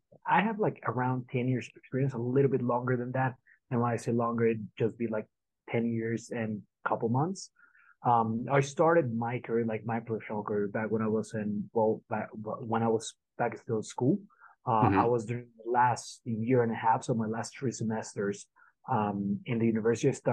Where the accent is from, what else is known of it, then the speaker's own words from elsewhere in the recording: Mexico; also born or lived in Brazil; I'm from Mexico. I moved to Brazil for that year for work, and then I came back.